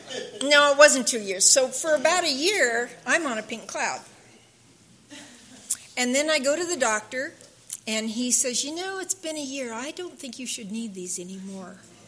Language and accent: English; California, United States; I mean, I'm from Humboldt County.